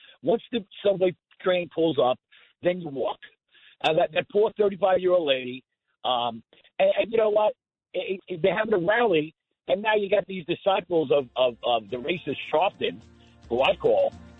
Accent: New York, United States; I grew up in Nassau County, okay? I even lived there for a while in West Islip when my daughter was born.

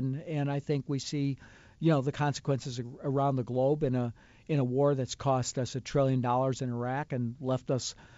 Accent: Chicago, Illinois, United States; You know, I talk a lot about growing up in Chicago

